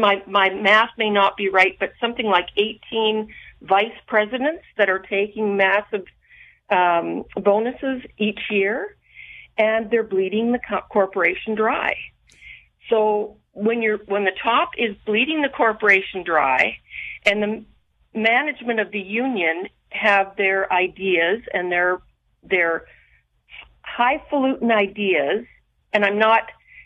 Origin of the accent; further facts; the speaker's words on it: Detroit, Michigan, United States; I grew up in Detroit. I've been around union all my life